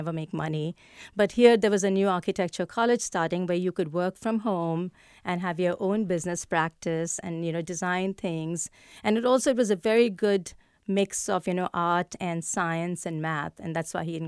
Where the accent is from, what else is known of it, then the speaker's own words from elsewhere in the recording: India; growing up in India, girls did not really participate in sports at that point.